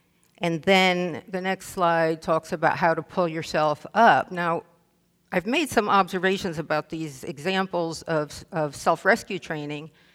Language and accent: English; Northeast, United States; now in Tennessee, United States; Now, as most of you know, I'm a transplant from the Northeast, and I don't know if you do this here.